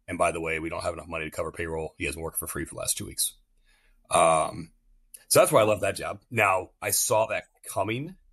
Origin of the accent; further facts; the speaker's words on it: Virginia, United States; also born or lived in Iowa; So I grew up in Northern Virginia, moved to Eastern Iowa, and went to college there.